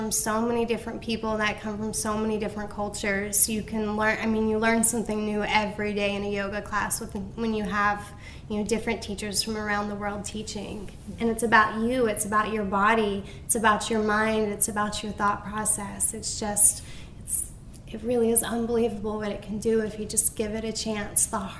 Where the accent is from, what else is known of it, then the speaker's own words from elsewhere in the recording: Pikeville, Kentucky, United States; I love my hometown. Pikeville is where I was born and raised, where I went to school.